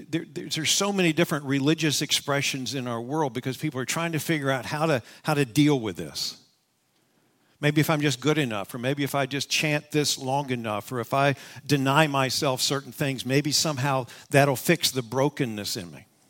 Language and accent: English; West Virginia, United States; And again, I'm from West Virginia, so I'll tell you simply how I understand it. Growing up, our family had dogs.